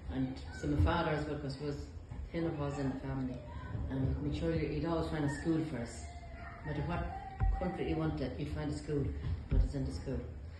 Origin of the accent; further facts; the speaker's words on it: Galway, Connacht, Ireland; born there; I was born in Galway. And I was born in 1965.